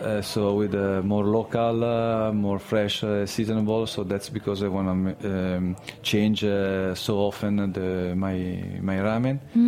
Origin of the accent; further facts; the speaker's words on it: Milan, Lombardy, Italy; English is a second language; from Milano.